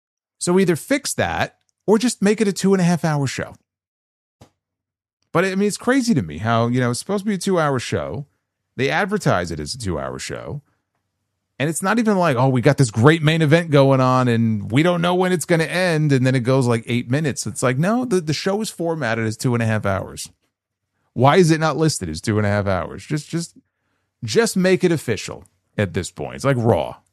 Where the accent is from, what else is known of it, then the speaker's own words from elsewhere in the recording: England, United Kingdom; I'm going to England. I'm in my home country. No Englishman has ever done this before.